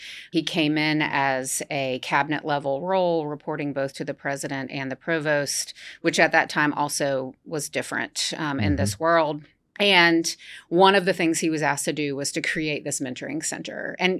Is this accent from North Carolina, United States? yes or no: yes; North Carolina, United States; also born or lived in Athens, Georgia; I grew up in North Carolina. All my family is in North Carolina. And it was like, yeah, it's time to leave Athens, Georgia.